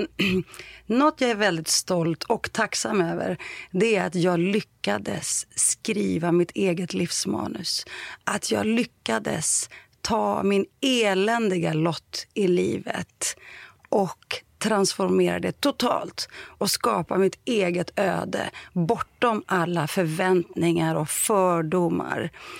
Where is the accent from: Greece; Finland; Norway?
Greece; also born or lived in Sweden; Och sen åkte vi tillbaka hem till vårt hemland Grekland.